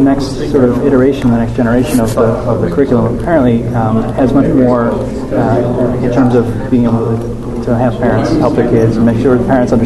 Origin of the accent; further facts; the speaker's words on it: Boston, Massachusetts, United States; also born or lived in Buffalo / St. Louis; I grew up in Boston, and it seemed like the right time to go back. I had been in Buffalo for a few years, and I had been in St. Louis for a little while, and then went back to Boston.